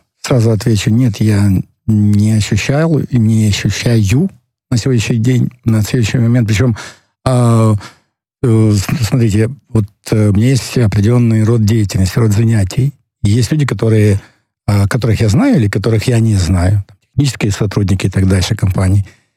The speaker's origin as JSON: {"language": "Russian", "country": "Ukraine", "said": "вот, что я вот украинец или выходец из Украины."}